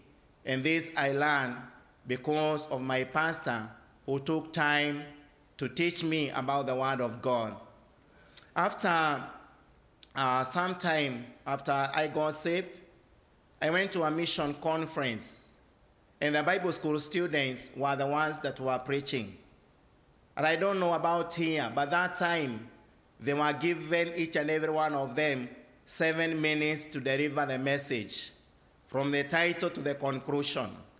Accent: Kenya; born there; I was born in Kenya by my parents who are Catholics. They were Roman Catholics

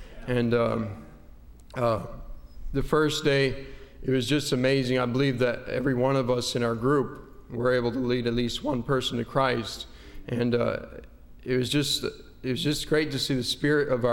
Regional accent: Fountain, Colorado, United States; I'm from Fountain, Colorado.

